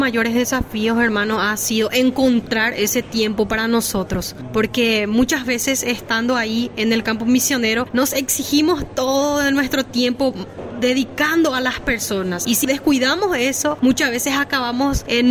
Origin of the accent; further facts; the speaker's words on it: Capiatá, Central, Paraguay; yo soy la ciudad de Capiatá, casada con un brasilero.